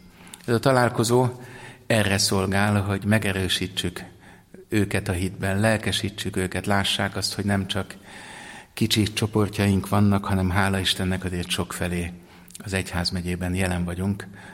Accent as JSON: {"language": "Hungarian", "region": "Budapest", "country": "Hungary", "tie": "born or raised there", "said": "Én úgy nőttem föl Budapesten második kerületben, hogy cigányokat gyakorlatilag soha nem ismertem"}